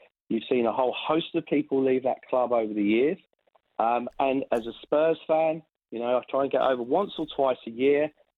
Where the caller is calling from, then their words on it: Sydney, New South Wales, Australia; Sydney, Australia.